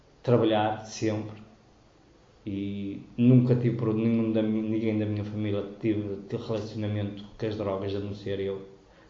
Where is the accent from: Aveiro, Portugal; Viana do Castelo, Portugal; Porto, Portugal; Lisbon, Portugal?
Viana do Castelo, Portugal; Santa Maria, nasci em Santa Maria Maior, mas resido em Monserrate.